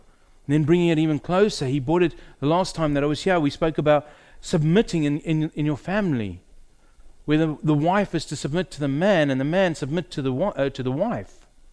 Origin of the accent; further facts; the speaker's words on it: Crawley, South East England, United Kingdom; I hail from Crawley side. I am a minister in training down there in Crawley, Elam.